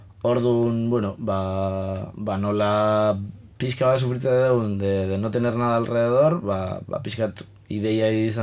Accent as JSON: {"language": "Basque", "town": "Villabuena de Álava", "region": "Basque Country", "country": "Spain", "said": "ni ara Berriozakoa naiz, Eskuernagakoa, han bertakoa"}